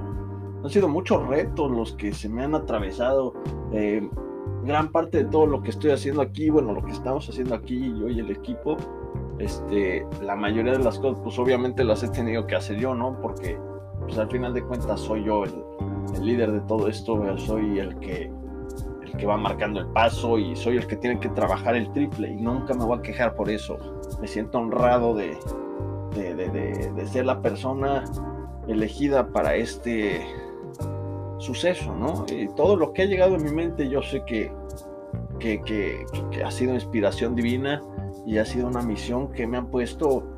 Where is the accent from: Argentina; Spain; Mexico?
Mexico; Mexico City; now in Amsterdam, Netherlands; soy un emprendedor de la Ciudad de México, aquí reportándoles desde la ciudad de Ámsterdam, Países Bajos, en Europa.